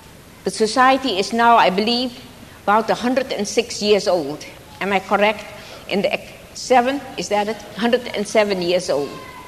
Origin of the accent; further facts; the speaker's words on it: Java, Indonesia; English is a second language; because I was myself brought up in a colonial empire, because I was born in Java, the Dutch East Indies, and I was very fortunate in many ways